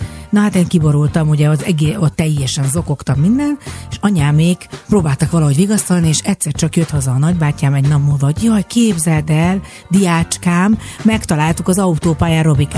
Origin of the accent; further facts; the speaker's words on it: Balatonszepezd, Veszprém County, Hungary; Én meg a csodálatos Révfülöp és Zánka között elterülő Balaton Szepezd, Szepike, nekem ott volt a gyerekkorom, de mi nyertünk, mert mi nem 82-ben költöztünk le, hanem az én nagymamám már oda szült.